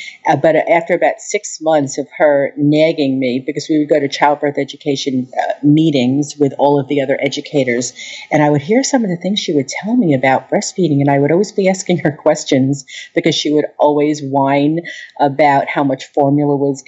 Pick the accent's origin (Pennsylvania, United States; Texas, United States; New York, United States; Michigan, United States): New York, United States; Long Island; I'm from Long Island, so I know what it's like